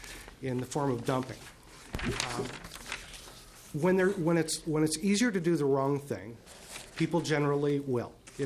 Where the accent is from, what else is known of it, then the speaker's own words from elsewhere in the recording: Minnesota, United States; And I'm just a Minnesotan, and so forgive me for looking at this in the most simple possible terms